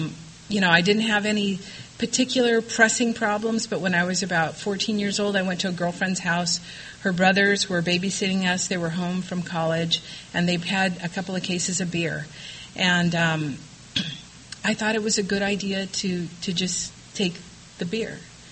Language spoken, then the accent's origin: English; Wilmington, California, United States; And I was raised in Wilmington, which is in Wilmington, California. There is such a place. And it's towards the end of the 110 freeway in L.A. County. It is this quaint harbor town.